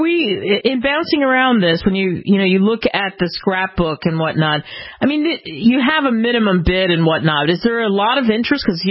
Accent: New York, United States; also born or lived in Philadelphia; And of course, I grew up partially in New York and then Philly

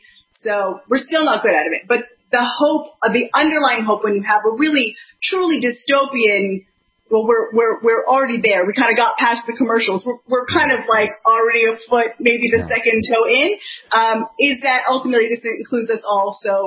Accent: Virginia, United States; Yeah, I'm American also. I grew up just outside D.C. on the Virginia side, and I studied anthropology.

